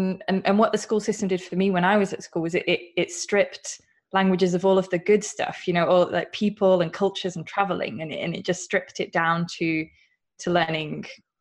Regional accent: United Kingdom; accent: UK; like Steve Kaufman or Kaufman in my UK accent.

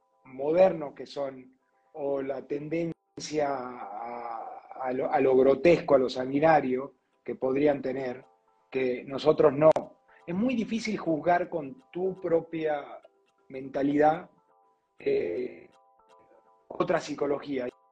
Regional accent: Argentina; Y pensándolo como argentino

